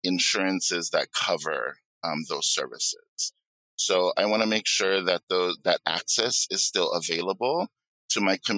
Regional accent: Hawaii, United States; Aloha everyone … I come from Hawaii, the island of Oahu.

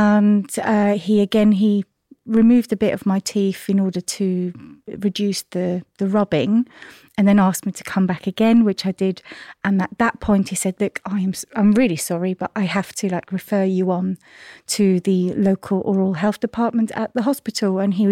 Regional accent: Switzerland; moved away as an adult; now in United Kingdom; I'm actually originally from Switzerland. So I was born in Switzerland, grew up there, and then moved to the UK in 2007. So well over 15 years now.

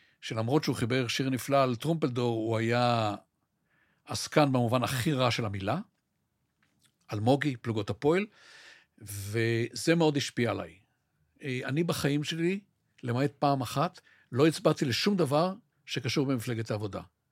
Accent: Haifa, Haifa District, Israel; לא רק שאני גר בחיפה, אני בשיקון פועלים שם. שיקון סולל בונה

